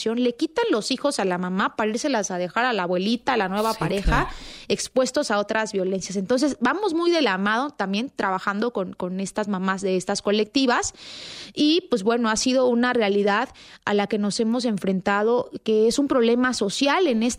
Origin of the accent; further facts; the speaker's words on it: Oaxaca, Mexico; now in Mexico City, Mexico; primero en Oaxaca, de donde soy, después en Ciudad de México, que es donde vivo